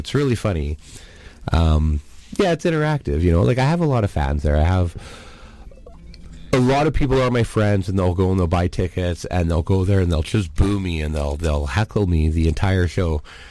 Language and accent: English; Calgary, Alberta, Canada; also born or lived in Edmonton; Yeah, born and raised in Alberta. Where? Yeah, I was born in Edmonton, but raised in Calgary.